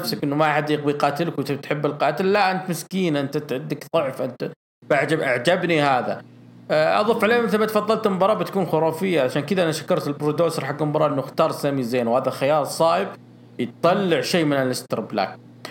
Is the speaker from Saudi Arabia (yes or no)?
yes; Saudi Arabia; وجهة نظري في هذا النوع أنه ما ينفع عندنا بالسعودية